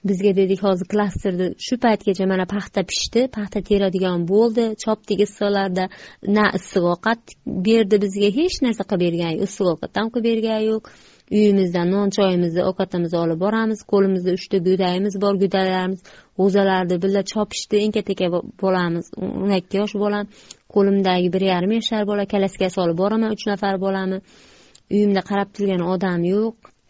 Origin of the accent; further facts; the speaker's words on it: Izboskan, Andijan Region, Uzbekistan; Men Andijon viloyati Izboskanlikman, Paytaxt shahridanman.